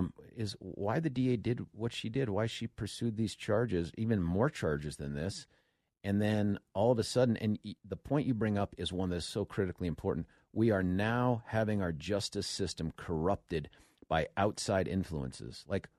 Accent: Lakewood, Colorado, United States; Let's go back to my hometown of Lakewood with Deborah.

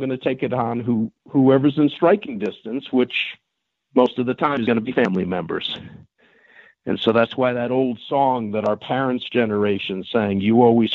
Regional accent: Farmington, New Mexico, United States; born or raised there

